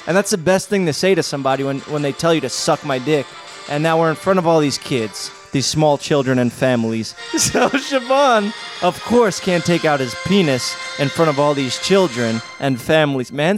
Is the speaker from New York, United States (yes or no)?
yes; Staten Island, New York, United States; growing up in Staten Island, I'm around a bunch of scumbags. It's literally the fucking dump of New York City.